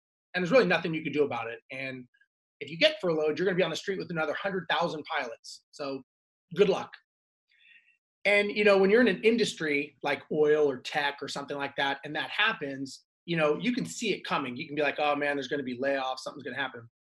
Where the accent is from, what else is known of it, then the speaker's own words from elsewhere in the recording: Los Angeles, California, United States; I am an airline pilot, born and raised in Los Angeles, and wanted to always fly planes